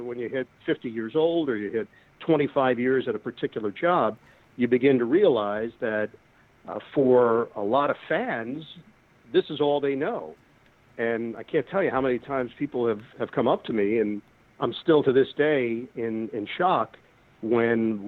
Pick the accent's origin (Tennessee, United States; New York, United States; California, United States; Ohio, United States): New York, United States; New York City; Yeah, I grew up in New York in Queens, Forest Hills